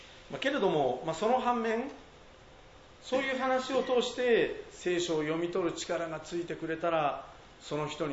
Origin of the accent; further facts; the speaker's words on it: Kisogawa, Aichi, Japan; 私は木曽川町という町で生まれました。今市町村合併して一宮市になってしまいましたが、